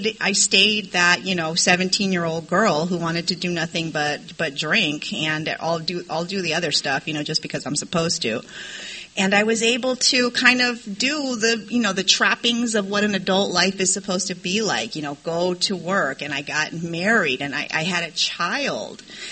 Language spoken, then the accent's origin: English; San Diego, California, United States; I grew up in San Diego and I didn't start drinking until end of high school, beginning of college.